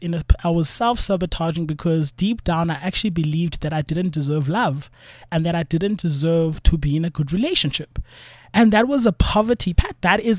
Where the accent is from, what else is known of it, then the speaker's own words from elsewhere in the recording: Cape Town, Western Cape, South Africa; I grew up in Langa Township